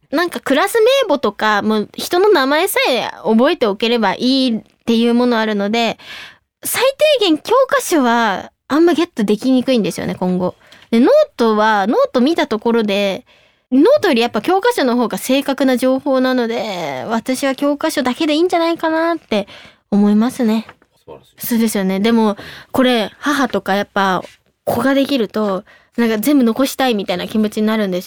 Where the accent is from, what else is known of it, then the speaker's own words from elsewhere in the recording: Kanto, Japan; でも私関東なんですけど、レバニラでした